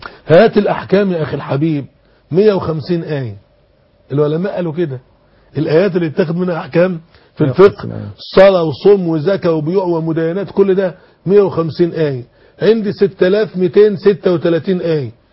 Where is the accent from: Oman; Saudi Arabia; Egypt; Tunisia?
Egypt; وسط التجار الكبار بتوع الموسكي مثلا عندنا في مصر